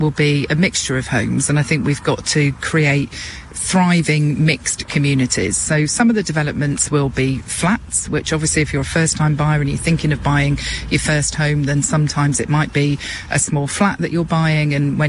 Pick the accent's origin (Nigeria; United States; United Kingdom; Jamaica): United Kingdom; Swindon, South West England; My hometown is Swindon.